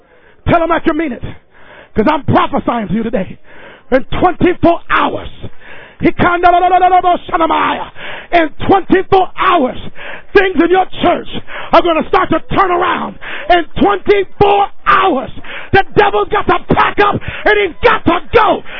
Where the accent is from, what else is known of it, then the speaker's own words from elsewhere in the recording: Hartford, Connecticut, United States; How you going to send me to a fight? I'm from Hartford, Connecticut.